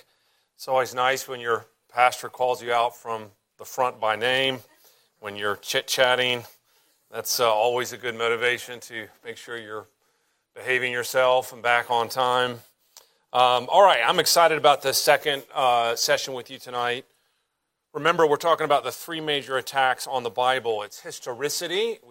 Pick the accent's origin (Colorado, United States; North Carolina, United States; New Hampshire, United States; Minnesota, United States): North Carolina, United States; I'm from North Carolina, as many of you know